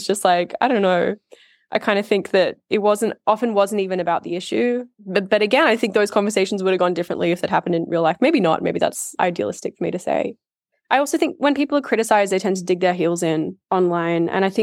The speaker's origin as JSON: {"language": "English", "country": "Australia", "tie": "born or raised there", "said": "Growing up in Australia, there's a lot of, you grow up with sort of various restrictions anyway, because there's so many sort of endemic species here."}